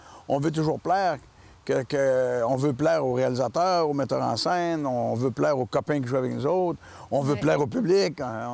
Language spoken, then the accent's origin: French; Lévis, Quebec, Canada; Moi, je suis natif de Lévis